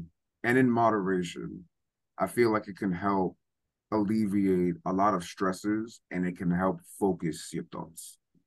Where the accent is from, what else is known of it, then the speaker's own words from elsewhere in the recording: Bronx, New York, United States; Oh, well, I mean, I'm from the Bronx, so it was very much like that.